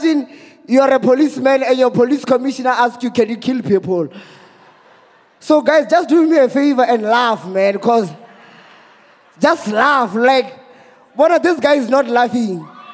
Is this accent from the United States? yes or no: no; Limpopo, South Africa; because I'm from Limpopo, eh?